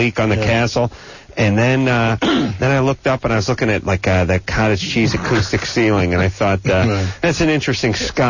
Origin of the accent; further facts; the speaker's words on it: North Hollywood, California, United States; I grew up in North Hollywood with a lot of guys who did a lot of stuff